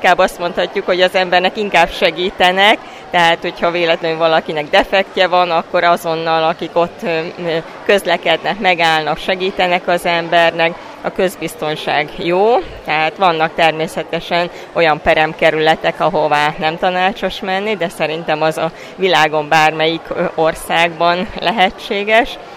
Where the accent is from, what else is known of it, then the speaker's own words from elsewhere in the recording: Hungary; igazából én azt szeretném, hogy akárhová megyek, legyek büszke arra, hogy magyar vagyok, és a mongoloknak legyen jó véleményük Magyarországról.